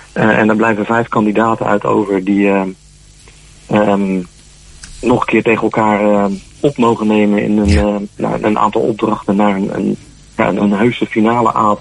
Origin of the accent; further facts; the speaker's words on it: Roelofarendsveen, South Holland, Netherlands; born or raised there; also born or lived in Leiden